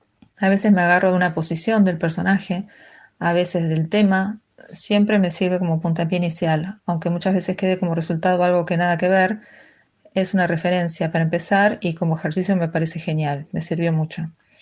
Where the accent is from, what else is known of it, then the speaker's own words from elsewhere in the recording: Buenos Aires, Argentina; soy de Argentina, vivo en Buenos Aires y soy artista plástica.